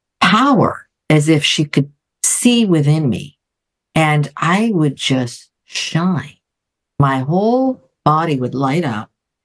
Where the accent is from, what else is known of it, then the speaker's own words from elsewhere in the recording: Athens, Attica, Greece; I grew up in Athens, Greece, and I went to an American school. And for the middle school period of my life, I went to a Catholic school in Greece.